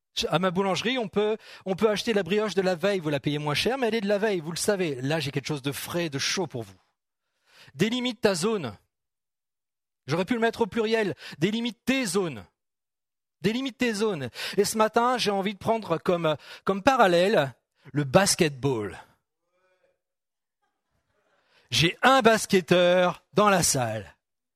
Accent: France; Je suis un bon Français, j'aime bien ma bonne baguette fraîche le dimanche matin quand je déjeune.

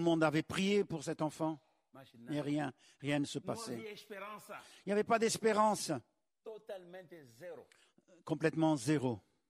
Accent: DR Congo; moved away as an adult; also born or lived in Angola; J'étais réfugié depuis 1964 au Congo. Je m'ai emmené là-bas à l'âge de 4 ans. Donc j'ai grandi au Congo.

